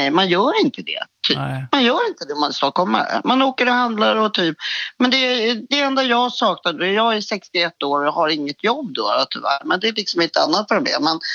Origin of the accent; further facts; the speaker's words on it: Stockholm, Stockholm County, Sweden; now in Mariefred, Sweden; vi är ju stockholmare och... vi hade liksom aldrig tänkt att flytta från Stockholm, men nu har vi bott i Mariefred i 2 månader